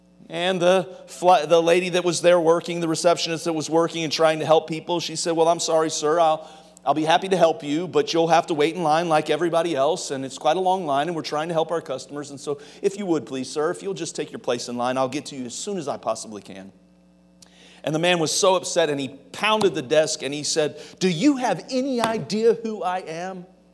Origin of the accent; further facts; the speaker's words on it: Ohio, United States; accent: Ohio accent; I grew up in Ohio, and so I don't know what our Ohio accent is, but when I first started pastoring in Eastern North Carolina